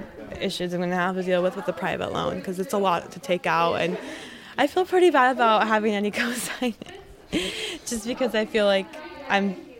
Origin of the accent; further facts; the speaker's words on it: United States; And the thing is, like, I'm American. Like, it's a huge part of my identity. And I feel like an American kid with a Mexican heritage. Like, I really do feel like I was raised here and my future and my life is here.